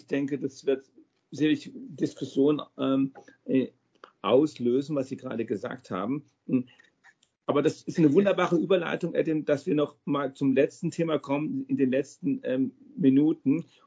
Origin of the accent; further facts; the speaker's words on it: United States; Deswegen als Amerikaner, der ja ein anderes und ein sehr viel positiveres Verhältnis zur Macht hat